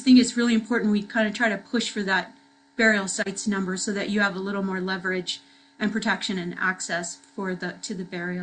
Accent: Kohala, Hawaii, United States; I'm from Kohala. I have my genetics and ancestry come from Kohala

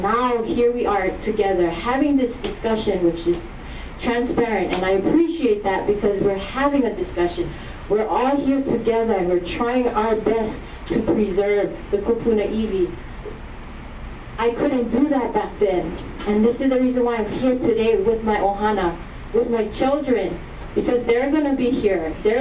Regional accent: Wai'ehu, Hawaii, United States; I'm from the Wai'ehu, so I've talked about it before. My mo'olelo to that is that I am a sand dune baby, or a child that was raised in the sand dunes

